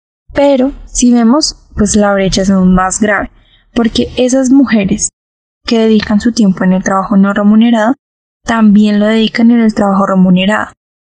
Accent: Colombia

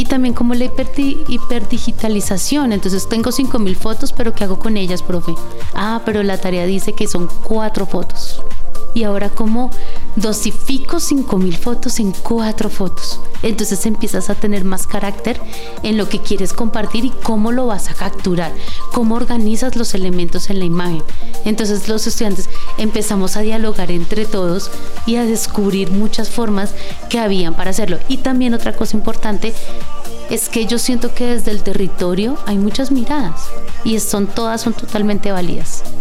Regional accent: Colombia; porque somos colombianos y los colombianos nos gusta el arte y la cultura.

